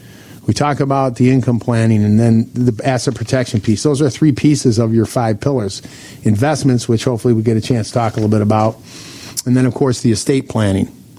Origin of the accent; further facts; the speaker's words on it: Michigan, United States; I'm originally born and raised near Detroit, so I'm a Lions fan.